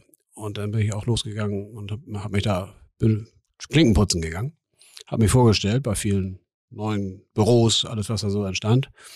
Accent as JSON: {"language": "German", "region": "Hamburg", "country": "Germany", "said": "Ich bin echter Hamburger"}